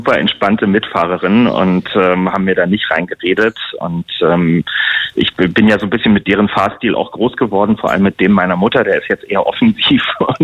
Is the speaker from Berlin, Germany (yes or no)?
yes; Berlin, Germany; ich bin Stadtrandkind, bin in Langwitz und in Lichtenrade groß geworden und je weiter man eben rausfährt in Berlin, desto mehr ist ja dann doch noch Platz tatsächlich da.